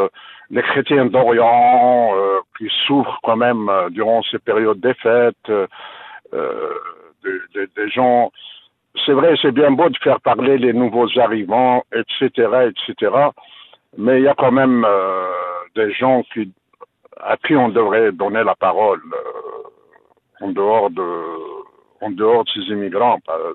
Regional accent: Algeria; now in Canada; moi, je viens d'une province d'Algérie qui a l'habitude de fêter Noël, la bûche de Noël, etc.

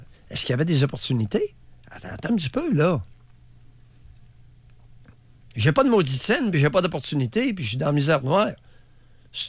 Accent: Quebec, Canada; je pense que je suis un Québécois, peu importe l'âge, à 70 ans, et écoute, le froid me fait du bien.

